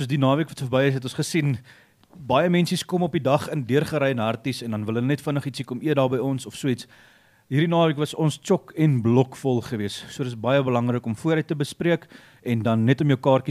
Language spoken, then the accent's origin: Afrikaans; Johannesburg, Gauteng, South Africa; born there; also born or lived in Mossel Bay; Ek het hier groot geraak. Ek was in Johannesburg gebore gewees. Toe trek ons Mosselbaai toe en toe ons nou besluit om terug te trek.